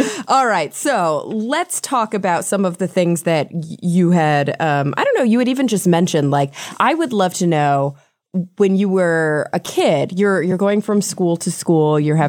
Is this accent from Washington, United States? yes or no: no; Texas, United States; Well, I grew up in Texas, so that's super different too. Like I was definitely at a Friday Night Lights school.